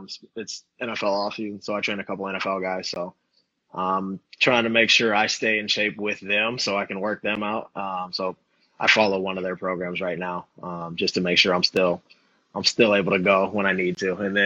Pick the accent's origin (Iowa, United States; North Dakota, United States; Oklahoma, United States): Iowa, United States; Boone; So I'm from Iowa, right? So flat, no water, none of that.